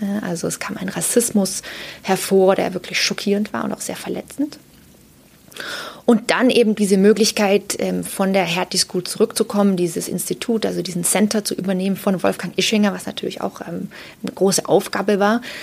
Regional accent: Germany; als Deutsche

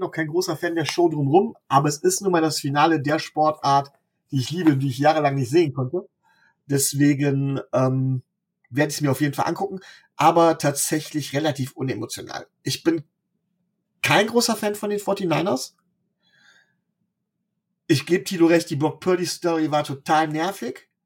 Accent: Rhineland, Germany; ich komme hier aus dem Rheinland

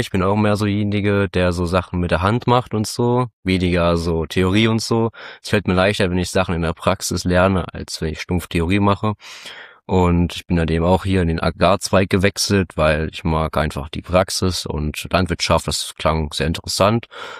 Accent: Hesse, Germany; born there; moved away; Ich bin eigentlich gebürtiger Hesse, also ich bin von hier hochgezogen, von Hessen aus nach hier hoch. Und ich bin jetzt vor 3 Jahren umgezogen, also komplett umgezogen nach Riesebi.

